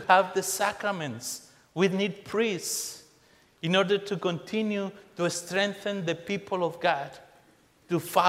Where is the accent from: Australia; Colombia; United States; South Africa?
Colombia; accent: Colombian; English is a second language; I know the accent is kind of German, but it's not. It's Colombian. But I grew up in Colombia, in the mountains of Colombia, in a poor neighborhood and in a poor family.